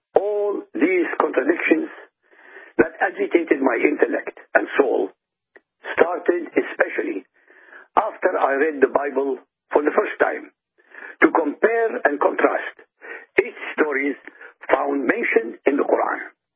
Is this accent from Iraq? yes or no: yes; Iraq; born there; first language Arabic; English is a second language; My mother tongue is Arabic, as I was born in Iraq, and very luckily for me, to secular parents.